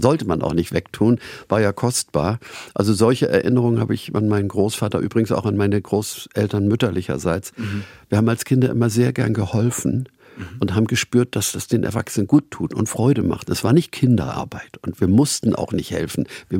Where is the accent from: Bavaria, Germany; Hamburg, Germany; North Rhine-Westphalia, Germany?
Hamburg, Germany; Ich bin in Winterhude aufgewachsen, in der Semperstraße.